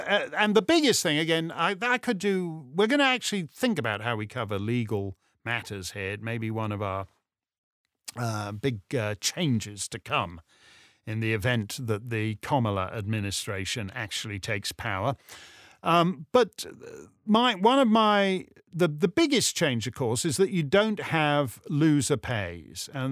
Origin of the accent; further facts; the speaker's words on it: Canada